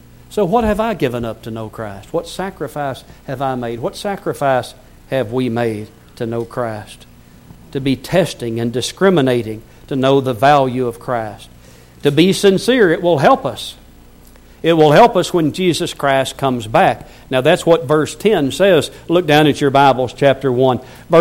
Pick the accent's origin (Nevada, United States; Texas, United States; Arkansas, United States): Arkansas, United States; Blytheville; I grew up in Blytheville, Arkansas. I worked in a jewelry store when I was in high school